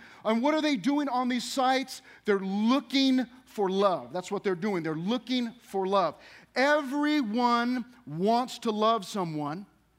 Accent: San Bernardino, California, United States; I'm from San Bernardino. We specialize in criminal element. That's what we do there. I grew up there.

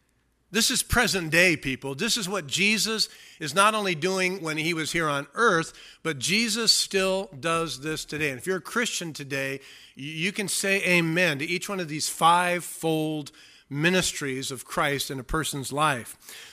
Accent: California, United States; I grew up in the Del Rosa Baseline area. I've been here all my life.

